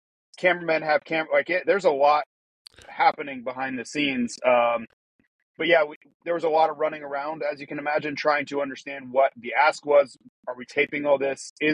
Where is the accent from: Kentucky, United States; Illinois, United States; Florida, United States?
Florida, United States; Tampa; I grew up in Florida, so it's the lightning capital of the world, where I used to live in Tampa.